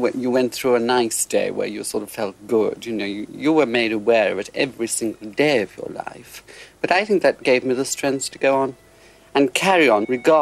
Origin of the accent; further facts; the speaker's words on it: Liverpool, North West England, United Kingdom; I was brought up in Liverpool in a very tough area.